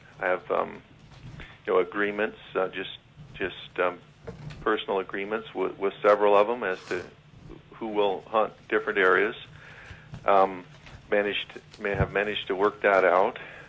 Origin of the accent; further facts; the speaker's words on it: Glen Allen, Virginia, United States; I was born in Glen Allen and grew up in this area.